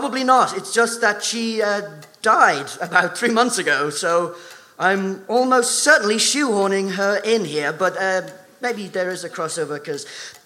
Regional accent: Islington, London, United Kingdom; So, I'm from North London, from Islington, and I...

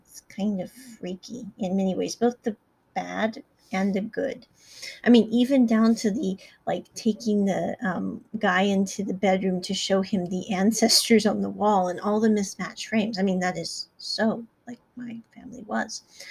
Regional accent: Midwest, United States; it kind of reminded me of the both the negative and the positive of growing up in the Midwest with a large family.

